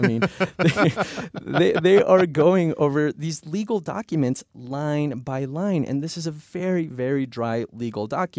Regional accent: Arizona, United States; because he knew that I was from Arizona

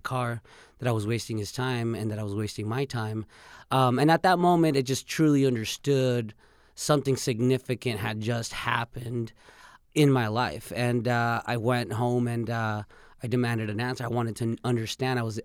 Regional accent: Mexico; told him I was from Mexico

